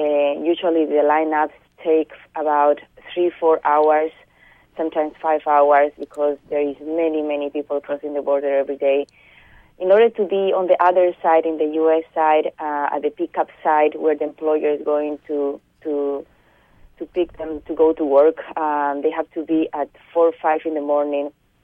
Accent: Bolivia; English is a second language; now in Canada; 8 years ago, when I moved from Bolivia to Canada, many immigrants, I didn't have their language skills, didn't speak English at that time.

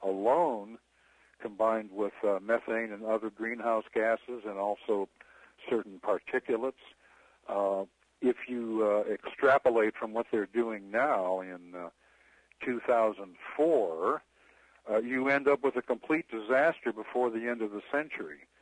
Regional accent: United States; It might sound like I'm a Canadian just blowing Canadian horns, but I happen to be a U.S. citizen.

